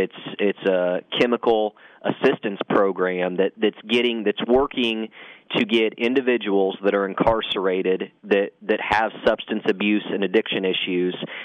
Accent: Frankfort, United States; But it comes down to fulfilling the promises I made for my hometown in Frankfort.

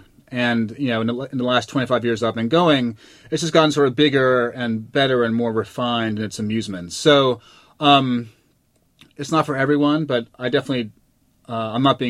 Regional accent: New York, United States; the first time I went, you know, I was from New York, kind of snobby

